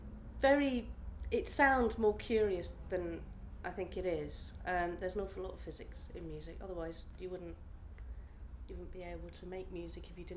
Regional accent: Bracknell, South East England, United Kingdom; also born or lived in London / Cardiff; now in Manchester, United Kingdom; No, I was born in London, and I grew up in Bracknell, which is about 30 miles west.

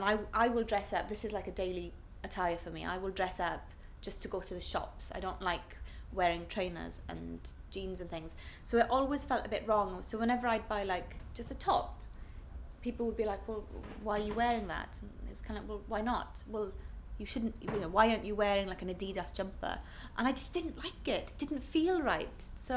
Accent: Saron, Wales, United Kingdom; also born or lived in London; I'm 28 and I'm from Wales, South Wales.

